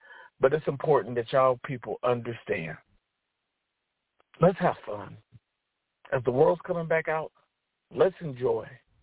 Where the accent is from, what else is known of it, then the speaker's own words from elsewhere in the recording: United States; I don't really care about American R&B. I'm American.